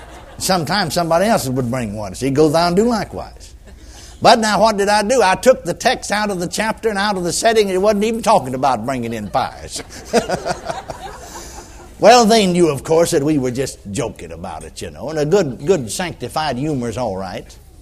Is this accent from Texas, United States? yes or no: yes; McKinney, Texas, United States; last time he came to my hometown, McKinney, Texas.